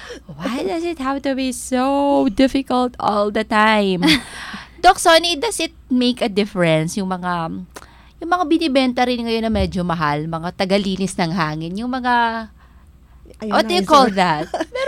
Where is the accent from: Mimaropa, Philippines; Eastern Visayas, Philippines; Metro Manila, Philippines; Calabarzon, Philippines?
Eastern Visayas, Philippines; ako po ay taga Northern Samar, laking tabing ng dagat.